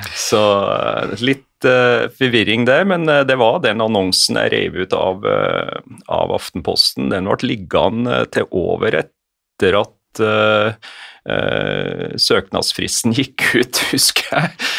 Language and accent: Norwegian; Grong, Trøndelag, Norway; når jeg vokste opp i Grong i Nord-Trøndelag.